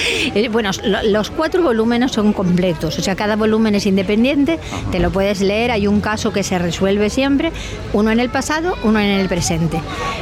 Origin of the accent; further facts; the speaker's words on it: Spain; moved away; por fin me dejaron volver a España. Cuando yo volví a mi tierra y vi las palmeras y las bugambillas y el cielo azul y el mar